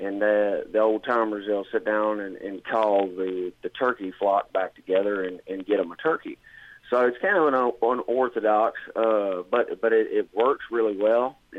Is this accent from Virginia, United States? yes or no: yes; Virginia, United States; Yeah, I grew up down there in Virginia about an hour outside of Richmond.